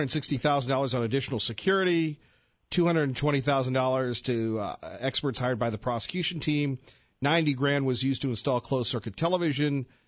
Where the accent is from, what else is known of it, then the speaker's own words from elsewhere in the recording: United States; And look, as an American, as someone who loves this country and loves the middle class and blue-collar America